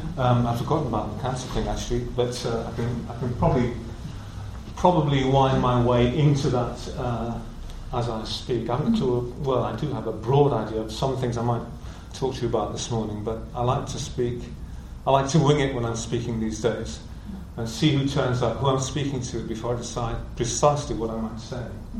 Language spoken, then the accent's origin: English; Middlesbrough, North East England, United Kingdom; I come from Middlesbrough. Most people don't even know where Middlesbrough is, but it's in the northeast of England.